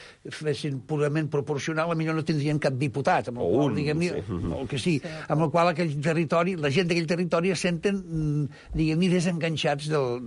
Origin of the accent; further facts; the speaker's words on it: Catalonia, Spain; li parlo jo, que sóc lleidatà